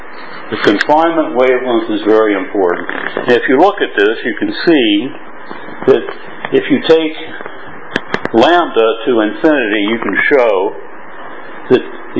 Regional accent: United States; now in Hong Kong; I'm an American living in Hong Kong and Berlin.

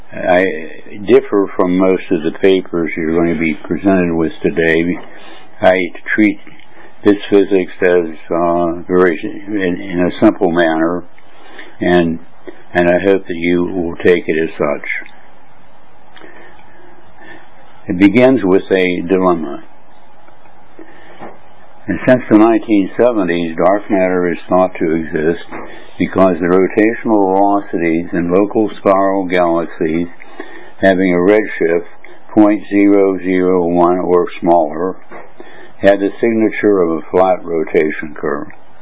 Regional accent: United States; now in Hong Kong; I'm an American living in Hong Kong and Berlin

